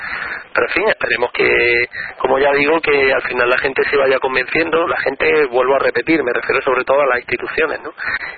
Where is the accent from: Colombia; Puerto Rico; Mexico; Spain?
Spain; Granada, Andalusia; lo que me preocupa y lo que me apena como granadino